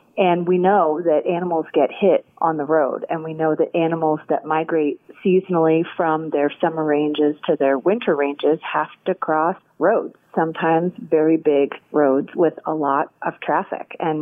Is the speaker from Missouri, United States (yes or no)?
no; New Jersey, United States; I grew up in New Jersey. That's where I learned to drive, and I lived in fear of deer jumping out in front of me.